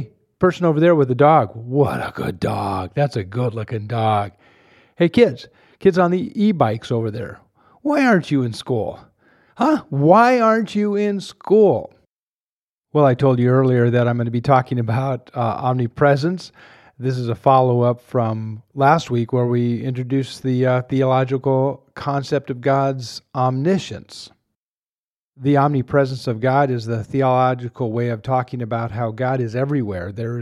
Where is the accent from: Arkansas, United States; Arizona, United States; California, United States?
California, United States; that's the same moon that I grew up looking at in Southern California.